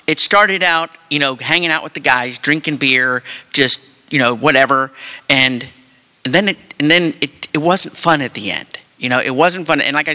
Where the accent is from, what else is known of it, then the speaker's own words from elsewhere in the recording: Atlanta, Georgia, United States; I am from Atlanta. I'm in town for business at the convention center for 5 days.